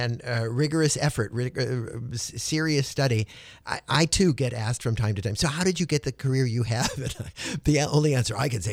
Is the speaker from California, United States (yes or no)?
yes; California, United States; now in Sonoma County, United States; when I was raised in Southern California, it was always about, can we take the tops of those off for you, ma'am?